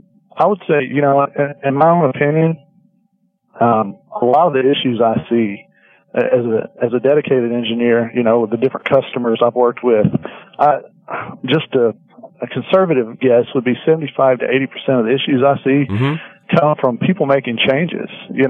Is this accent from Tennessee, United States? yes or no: yes; Tennessee, United States; accent: southern; you have to forgive me, I'm from Tennessee, so sometimes my southern accent messes up people's names